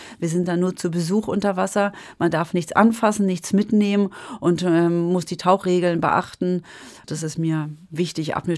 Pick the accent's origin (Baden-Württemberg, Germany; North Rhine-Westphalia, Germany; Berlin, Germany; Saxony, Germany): Berlin, Germany; als Berlinerin bin ich natürlich als Kind mit meinen Schwestern, mit meinen Eltern immer wieder ins Gripstheater gegangen